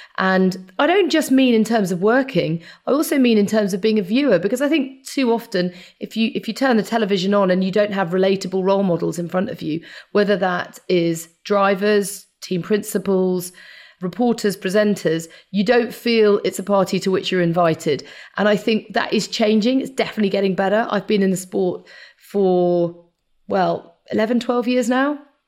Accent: East Midlands, United Kingdom; born there; Well, I was actually born very near to Silverstone.

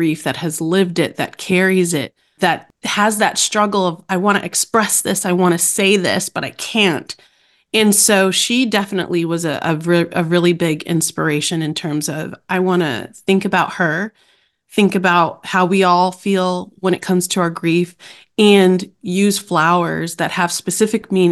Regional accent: New York, United States; I was going to live in the city. I'm from New York.

